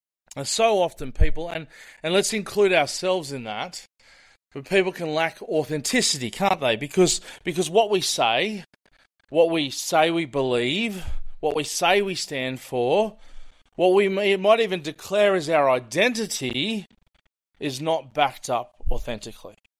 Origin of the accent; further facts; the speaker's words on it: Australia; being the Aussie white town kid